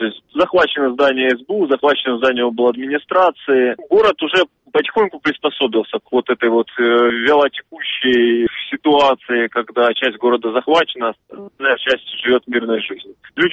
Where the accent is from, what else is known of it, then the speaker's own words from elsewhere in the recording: Luhansk, Luhansk Oblast, Ukraine; То есть даже я, человек из Луганска, как бы не уверен в том, что эта информация является правдой.